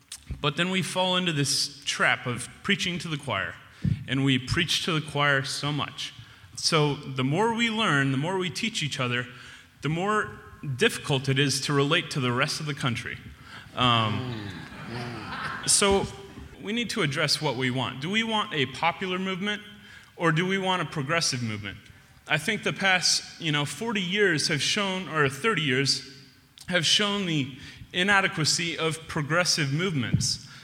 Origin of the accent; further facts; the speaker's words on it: California, United States; I'm from Sassoon City, California, just in the North Bay.